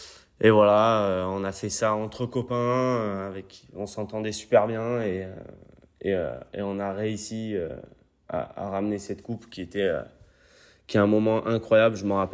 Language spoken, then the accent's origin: French; Marseille, Provence-Alpes-Côte d'Azur, France; comme on dit chez nous à Marseille.